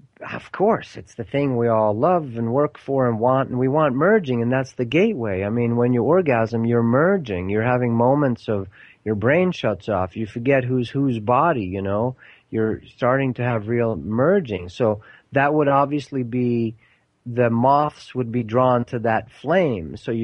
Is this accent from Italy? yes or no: no; Sweden; Growing up in Sweden, too, it's like, sex is fine.